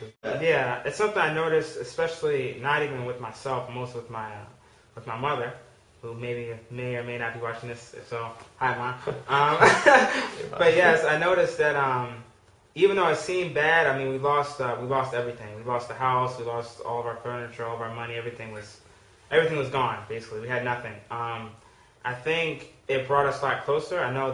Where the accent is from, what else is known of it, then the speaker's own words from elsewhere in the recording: Columbia, Maryland, United States; also born or lived in Detroit, Michigan; So me and my family moved to Columbia, Maryland, which is kind of like the suburbs, when I was about 3 or 4.